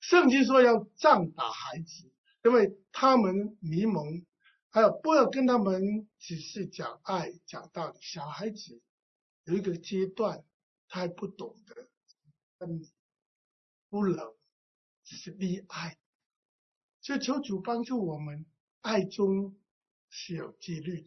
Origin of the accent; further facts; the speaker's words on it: Hong Kong; 我们香港人就这样，